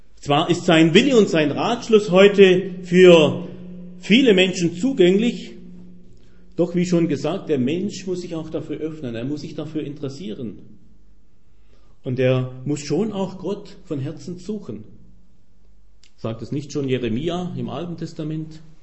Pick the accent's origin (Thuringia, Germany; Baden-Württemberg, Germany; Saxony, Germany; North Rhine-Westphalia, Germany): Baden-Württemberg, Germany; now in Munich, Germany; ich war ja gestern auf einer Hochzeit in meiner Heimat, Schwäbische Alb.